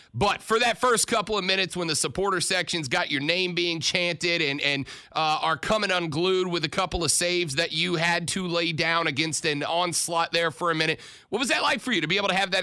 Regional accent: Florida, United States; now in South Carolina, United States; so I'm a transplant too. I came up from Florida.

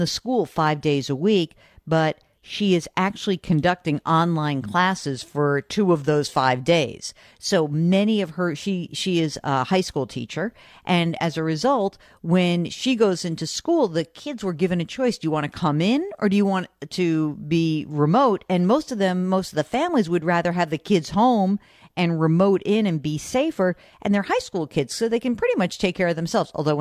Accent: New York City, New York, United States; On the other hand, you know, I'm a New Yorker. I'm optimistic.

